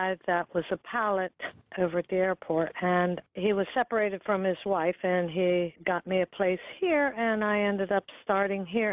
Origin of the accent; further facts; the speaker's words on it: Washington, United States; I'm from Washington State originally and was in Gettysburg.